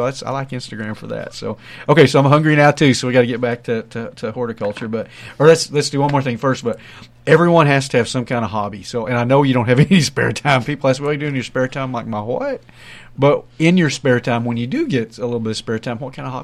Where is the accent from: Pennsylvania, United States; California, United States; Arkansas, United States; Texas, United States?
Texas, United States; my grandmother, because I'm from Texas Panhandle, my grandmother was a big quilter